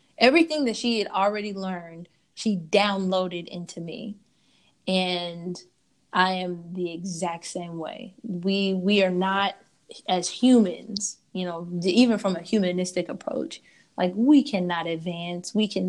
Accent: Nashville, Tennessee, United States; My parents are from Birmingham. I'm from Nashville. We come from very moderate means.

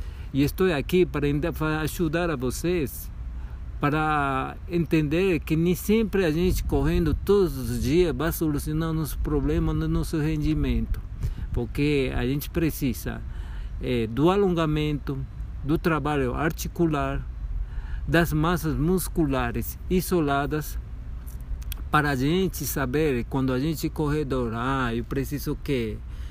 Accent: Peru; Portuguese is a second language; now in Brasília, Brazil; Eu sou peruano, moro aqui em Brasília já tem 20 anos.

